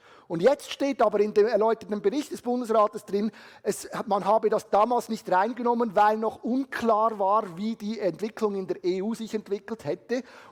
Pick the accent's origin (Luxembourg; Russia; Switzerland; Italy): Switzerland; Wir mussten oft wehrweisen, wie wir bei uns in der Schweiz so schön sagen